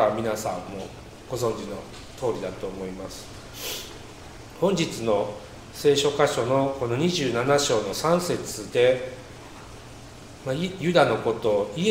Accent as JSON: {"language": "Japanese", "town": "Fukuchiyama", "region": "Kyoto", "country": "Japan", "tie": "born or raised there", "said": "私の地元は京都府の福知山って、丹波っていう国なんですけど、日本一有名な裏切り者である明智光秀に本当に縁がある町なんですね。"}